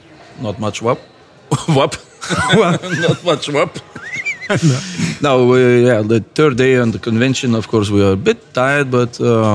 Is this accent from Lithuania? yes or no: yes; Lithuania; English is a second language; also born or lived in Ireland; I'm artist from Lithuania, worked in Ireland for the last 15 years, back to Lithuania now for the last 3 years